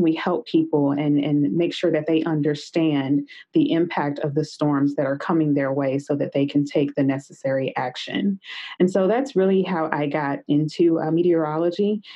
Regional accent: Meridian, Mississippi, United States; I grew up in Meridian, Mississippi, and, you know, Mississippi is in Tornado Alley.

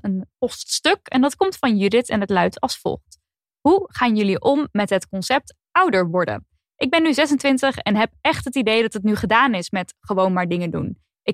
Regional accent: Friesland, Netherlands; now in Brussels, Belgium; ik kom uit Friesland, maar woon er al een tijdje niet meer. Heb op veel andere plekken in Europa gewoond

